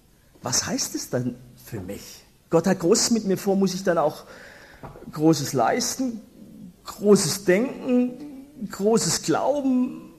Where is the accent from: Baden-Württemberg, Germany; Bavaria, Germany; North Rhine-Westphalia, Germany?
Baden-Württemberg, Germany; Stuttgart; Hier in Stuttgart, meiner Heimatstadt. Ich komme aus Stuttgart-Ost, da nähe Gablenberg, sprich da, wo in Stuttgart die Randgruppen wohnen.